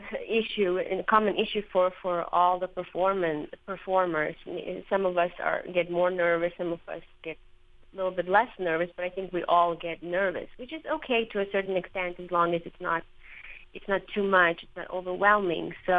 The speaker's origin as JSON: {"language": "English", "country": "Croatia", "tie": "born or raised there", "second_language": "English", "moved": "as an adult", "lives_now": "United States", "said": "Well, I was born in Croatia, and I lived there actually most of my life. I went to school there."}